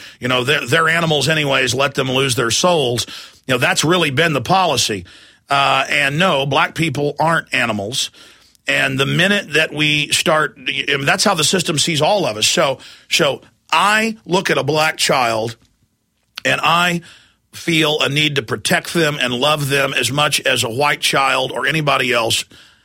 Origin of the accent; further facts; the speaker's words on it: Dallas, Texas, United States; So, look, I'm a white guy. I mean, I grew up in Dallas, black friends, you know, whole nine yards.